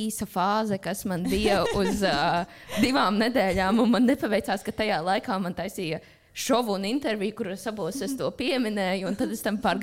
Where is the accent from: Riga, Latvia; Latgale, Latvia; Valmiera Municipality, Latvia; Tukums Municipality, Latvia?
Riga, Latvia; born there; Rīgā es piedzimu Kaļazara slimnīcā, ir tāda